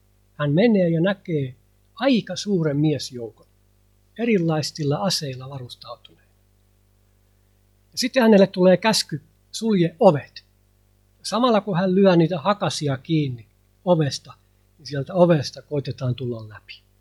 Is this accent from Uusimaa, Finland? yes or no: yes; Helsinki, Uusimaa, Finland; mä olen itse syntyisin Helsingistä. Me tullaan Suomesta.